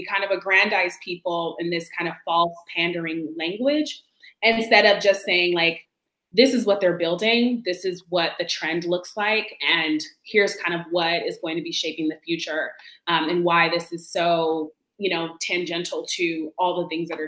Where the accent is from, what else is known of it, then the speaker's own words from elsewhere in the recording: Seattle, Washington, United States; I had the benefit of growing up in Seattle, right?